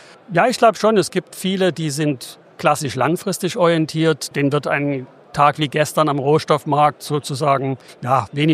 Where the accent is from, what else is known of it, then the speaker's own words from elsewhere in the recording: Dresden, Saxony, Germany; now in Radebeul, Germany; weil Dresden ist meine Heimat. Nicht weit weg von hier in Radebeul wohne und lebe ich